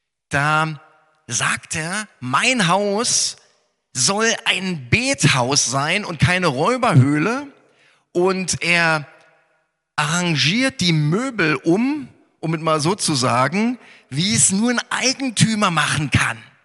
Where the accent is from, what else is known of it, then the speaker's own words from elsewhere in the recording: Berlin, Germany; in der Gemeinde in Ost-Berlin, wo ich groß geworden bin kurz nach meiner Einsegnung